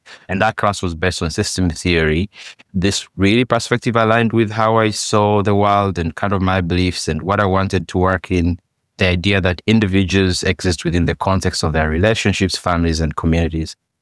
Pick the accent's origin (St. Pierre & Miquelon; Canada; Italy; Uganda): Uganda; accent: Ugandan English; English is a second language; now in United States; I'm just a professor here at the University of Minnesota. And I'm originally from Uganda, if you can tell from my, I like to joke that it's my Uganglish accent, which is a blend of English plus three Ugandan languages that I speak.